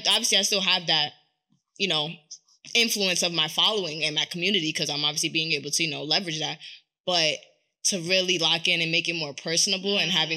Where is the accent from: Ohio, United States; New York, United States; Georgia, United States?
New York, United States; Bronx; I really grew up, like, in the streets, like, in real life. Like, I'm from the South Bronx. Like, I grew up really rough.